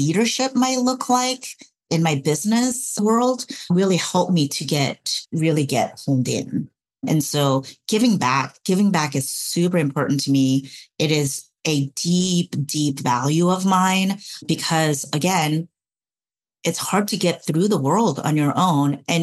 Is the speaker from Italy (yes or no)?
no; South Korea; now in United States; even though I am an American citizen now. And I did happen to come from South Korea